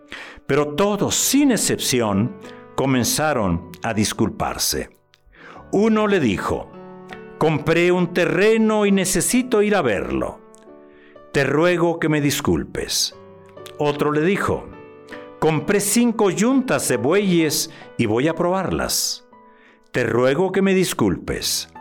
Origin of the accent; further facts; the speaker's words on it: Sonora, Mexico; yo soy nativo del estado de Sonora y allá desde pequeños en escuela nos enseñaron la historia